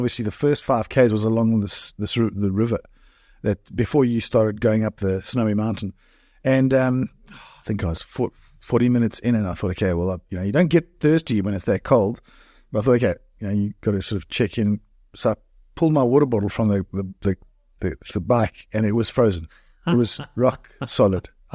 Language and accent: English; Durban, KwaZulu-Natal, South Africa; I was from Durban, so I'm not quite the terrain and the conditions that I was used to.